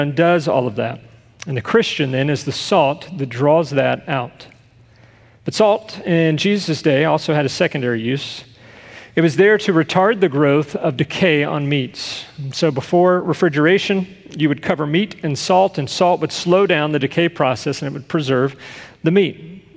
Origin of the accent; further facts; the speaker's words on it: Texas, United States; I grew up in Texas, and my mom used to always call it a pinch.